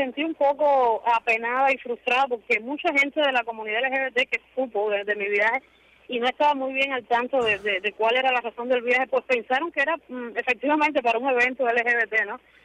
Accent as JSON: {"language": "Spanish", "country": "Cuba", "moved": "as an adult", "said": "yo salí de Cuba a un avión a las 6 de la mañana"}